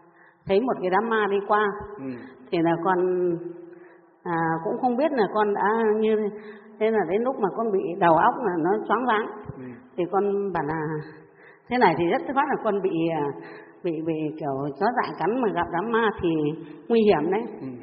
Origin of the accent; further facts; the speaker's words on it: Điện Biên, Vietnam; Con nhà con ở Điện Biên ạ.